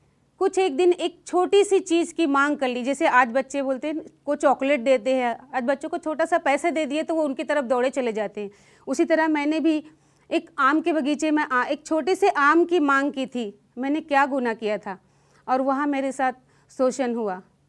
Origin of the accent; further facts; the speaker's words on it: Uttar Pradesh, India; born there; मेरा जन्म 1982 में उत्तर प्रदेश में हुआ था।